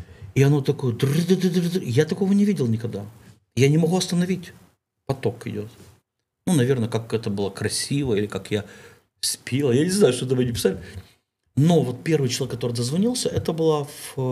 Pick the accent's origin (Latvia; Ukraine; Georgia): Ukraine; Я приезжал из Украины, да, как украинский артист